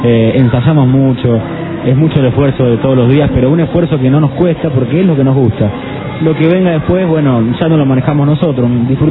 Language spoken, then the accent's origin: Spanish; Rosario, Santa Fe, Argentina; soy de Rosario, que es una ciudad rockera.